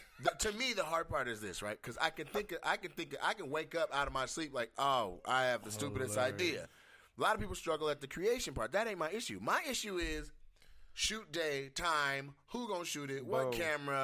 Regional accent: Seattle, Washington, United States; I'm from Seattle, so that … to me actually is

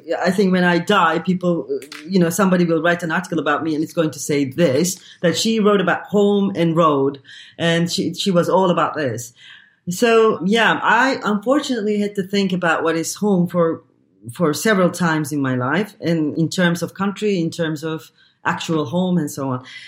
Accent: Izmir, İzmir, Turkey; English is a second language; also born or lived in Ankara / Istanbul; now in Zagreb, Croatia; I have been born in Izmir, my hometown. I lived in Ankara. I studied in Ankara. I lived in Istanbul quite a long time.

